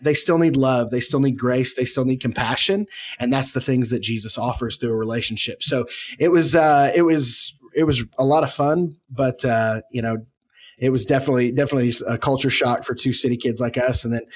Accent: Oklahoma City, Oklahoma, United States; I'm originally from the Oklahoma City area. I graduated from Putnam City High School.

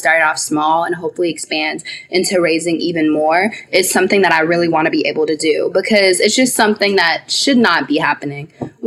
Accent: Chicago, Illinois, United States; now in Atlanta, United States; I'm currently in Atlanta, Georgia, but I'm originally from Chicago.

